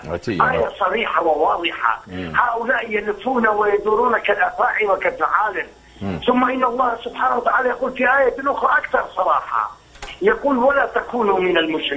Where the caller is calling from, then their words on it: Kurdistan Region, Iraq; طبعا أنا أتصل بك من كردستان العراق